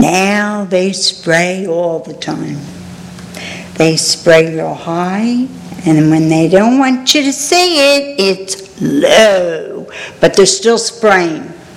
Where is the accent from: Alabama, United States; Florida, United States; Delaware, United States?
Delaware, United States; Millsboro; and I'm from Millsboro.